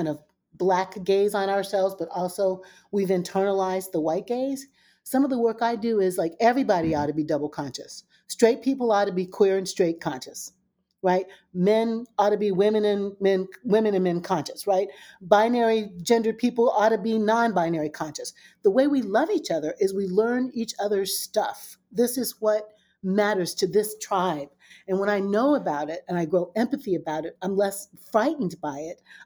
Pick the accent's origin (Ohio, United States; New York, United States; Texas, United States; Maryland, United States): New York, United States; New York City; But also, I'm a New Yorker, and also I'm an American, and also I'm a global citizen.